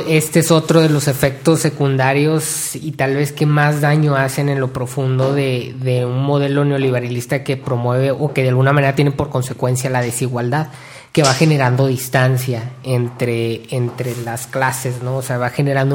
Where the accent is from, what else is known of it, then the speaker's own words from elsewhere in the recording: Mexico; porque como mexicano, a lo mejor alguien que está escuchando dice, oye, ¿por qué están hablando de esto?